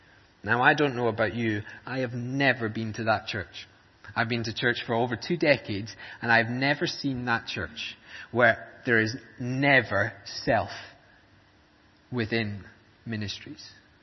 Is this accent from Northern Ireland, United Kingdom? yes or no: no; Scotland, United Kingdom; Frankly, I'm a Scotsman.